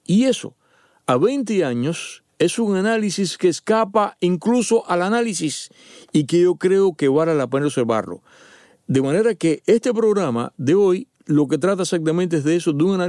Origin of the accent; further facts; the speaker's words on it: Cuba; yo tengo que decir como ciudadano cubano que a mí me molestó el tono